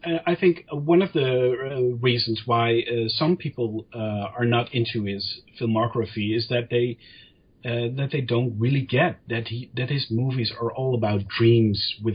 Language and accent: English; Netherlands; English is a second language; I am from the Netherlands, so sometimes I have to think about what to say in English.